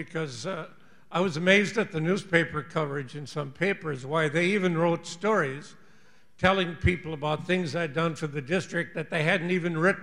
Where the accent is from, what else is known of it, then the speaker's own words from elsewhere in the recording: Wisconsin, United States; I grew up in Wisconsin that was a one-party state, the wrong party.